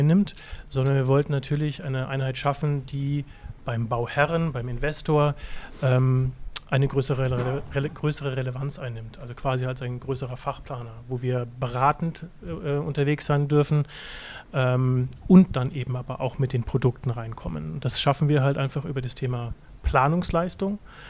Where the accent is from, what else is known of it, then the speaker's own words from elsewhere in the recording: Erlangen, Bavaria, Germany; also ich kenne es aus meiner Heimatstadt, Erlangen, wo man sich schon sehr intensiv damit beschäftigt.